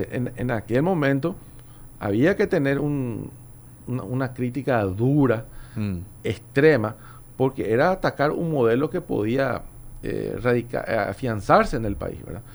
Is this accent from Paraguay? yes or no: yes; Paraguay